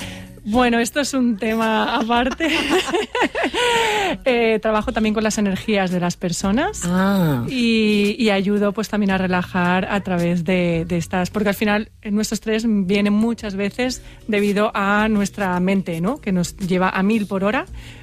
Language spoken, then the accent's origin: Spanish; Andalusia, Spain; No, jo soy andaluza.